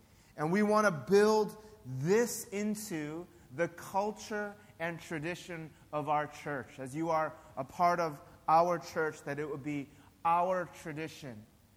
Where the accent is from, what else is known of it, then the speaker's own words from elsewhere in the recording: Chicago, Illinois, United States; I remember wanting so badly to go back to Chicago because that's my hometown and that's Obama's hometown.